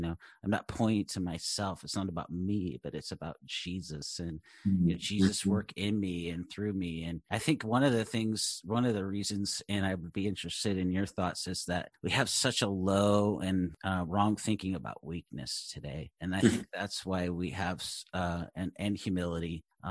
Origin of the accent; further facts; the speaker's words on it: Seattle, Washington, United States; You know, growing up in Seattle, I saw that again and again.